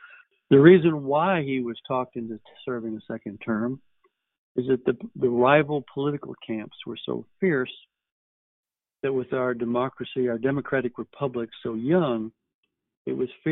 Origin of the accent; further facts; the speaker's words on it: Louisville, Kentucky, United States; And then my hometown hero, Muhammad Ali, known as Cassius Clay in his early days in Louisville